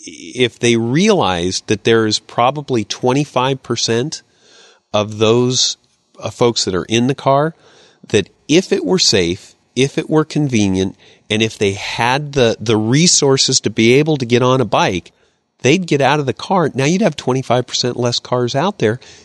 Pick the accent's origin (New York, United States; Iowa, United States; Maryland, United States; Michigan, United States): Iowa, United States; born there; I was a kid that grew up, I was born in Iowa.